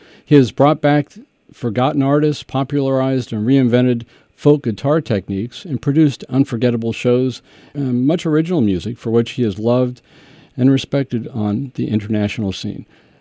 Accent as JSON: {"language": "English", "town": "Kansas City", "region": "Kansas", "country": "United States", "tie": "born or raised there", "said": "Well, you know, growing up in Kansas is where I originally was. Grew up in Kansas City, and I attended college in Manhattan, Kansas."}